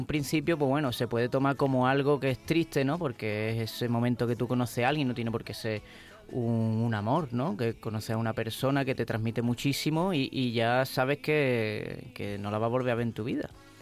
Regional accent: San Fernando, Andalusia, Spain; yo soy de San Fernando, de la ciudad de Camarón, ¿no?

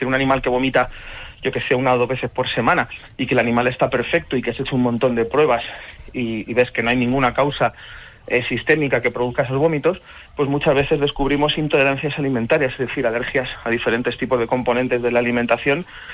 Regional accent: Panama; born there

